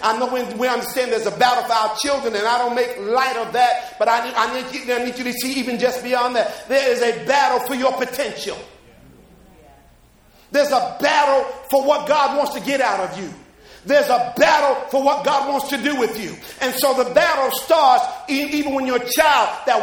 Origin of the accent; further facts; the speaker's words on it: Jersey City, New Jersey, United States; But I just tell people, Jersey City, they say, where are you from? I said, Jersey, New Jersey. I said, nice place to be from.